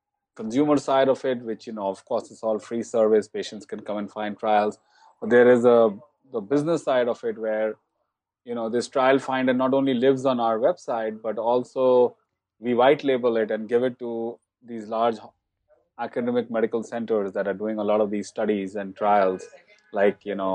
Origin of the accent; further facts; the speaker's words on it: Patna, Bihar, India; English is a second language; now in United States; I'm originally from India. I mean, originally from Patna, Bihar.